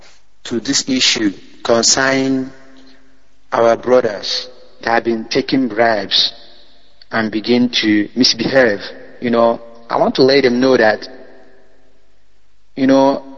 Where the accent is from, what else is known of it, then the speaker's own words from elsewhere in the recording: Omojoka, Imo, Nigeria; now in Madrid, Spain; Secretary of Indigenous People of Biafra here in Madrid. I'm from Omojoka, Amere, Oru East.